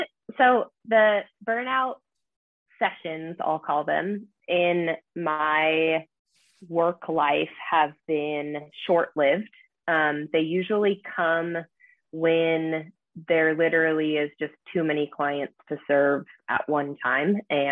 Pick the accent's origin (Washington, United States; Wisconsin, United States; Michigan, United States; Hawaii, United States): Washington, United States; Issaquah; Ended up reconnecting with who is now my husband, I grew up with in Issaquah, and spent just a year and a half down in Seattle